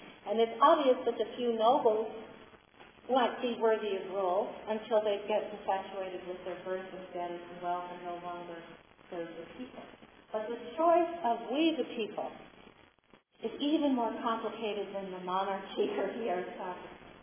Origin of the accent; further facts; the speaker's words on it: Illinois, United States; the mob around the time Lincoln in my home state was trying to talk to people in Alton, Illinois